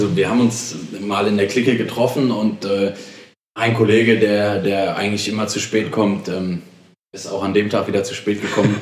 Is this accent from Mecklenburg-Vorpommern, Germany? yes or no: no; Oberursel, Hesse, Germany; Ich komme aus Wursel, das dürfte wahrscheinlich im wenigsten was sagen. Das ist eine mittelgroße Stadt im unmittelbaren Einzugsgebiet von Frankfurt.